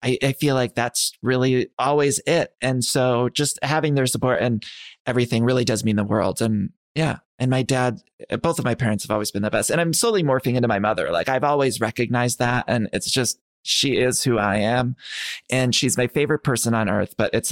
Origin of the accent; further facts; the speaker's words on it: Ohio, United States; And I grew up in Ohio, where oftentimes, especially of that era, you just sort of sweep things under the rug.